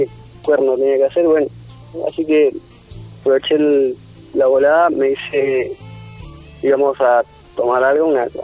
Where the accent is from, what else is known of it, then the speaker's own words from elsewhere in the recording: Chile; Sí, no, soy chileno, criado acá hace mucho.